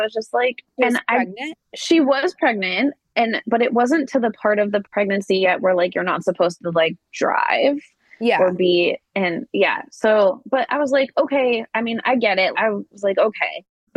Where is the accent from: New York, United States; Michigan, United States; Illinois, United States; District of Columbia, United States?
Illinois, United States; Her wedding, we're from the Chicago suburbs.